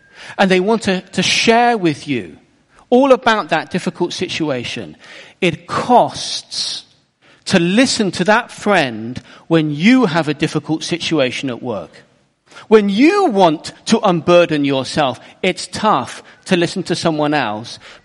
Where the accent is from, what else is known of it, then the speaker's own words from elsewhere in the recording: United Kingdom; because I'm British, and we just apologize.